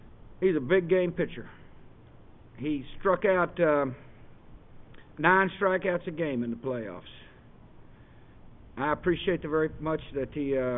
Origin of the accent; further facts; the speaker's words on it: Midland, Texas, United States; I got to make mention of a guy who's from my hometown of Midland, Texas.